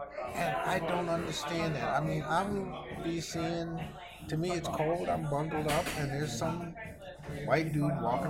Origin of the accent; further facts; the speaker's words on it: Midwest, United States; And I grew up in the Midwest.